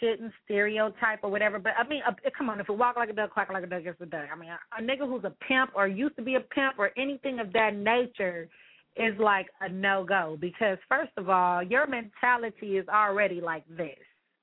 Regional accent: Los Angeles, California, United States; And, of course, I'm from South Central L.A., so I am surrounded by pimps, hoes, gangsters, pranks, everything.

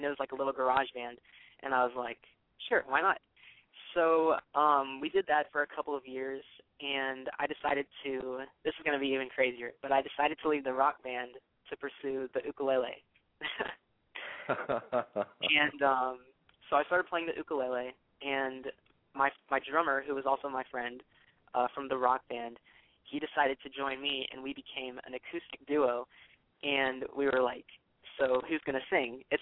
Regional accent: Tennessee, United States; also born or lived in Long Beach, California; I was born in Long Beach, California, and lived there about 6 years of my life. Then we moved out to Memphis, Tennessee, and lived there during my middle school years

